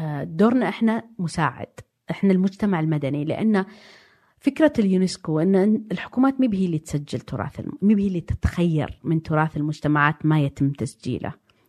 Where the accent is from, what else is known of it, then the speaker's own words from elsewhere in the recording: Diriyah, Riyadh Province, Saudi Arabia; born there; also born or lived in Jeddah / London; أنا ولدت في الدرعية في بيت طيني، وبعدين سجلوني إني انولدت في الرياض، تعرف يعني مولودة عام 71، فتتخيل الوضع. عمري 3 سنوات رحنا لجدة في غربة